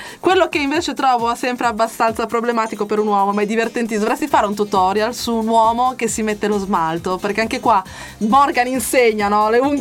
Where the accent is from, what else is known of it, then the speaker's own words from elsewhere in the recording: Veneto, Italy; also born or lived in Bergamo; now in Milan, Italy; sono anch'io mezza veneta, mezza bergamasca, vivo a Milano, quindi c'ho poco da stare allegra con l'accento.